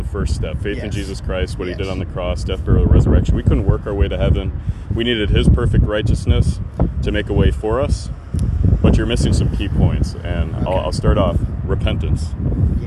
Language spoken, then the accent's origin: English; Wisconsin, United States; moved away; I moved states. I'm from Wisconsin.